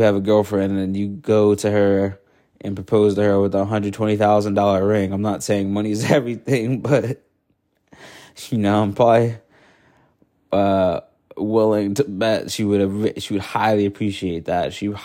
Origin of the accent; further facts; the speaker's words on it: United States; Yeah, I'm an American, and that's our first right